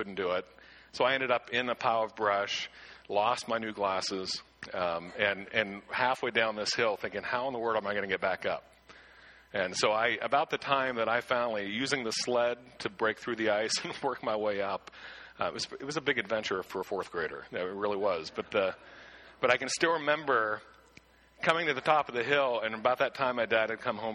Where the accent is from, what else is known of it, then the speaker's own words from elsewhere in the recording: Shawville, Quebec, Canada; I grew up on, if you know Shawville at all, I grew up on Shawville Hill, literal hill.